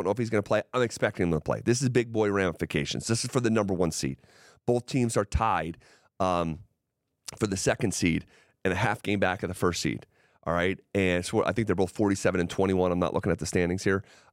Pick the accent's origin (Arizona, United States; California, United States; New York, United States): New York, United States; also born or lived in Denver; I grew up in New York and just didn't have the resources to make it at the time.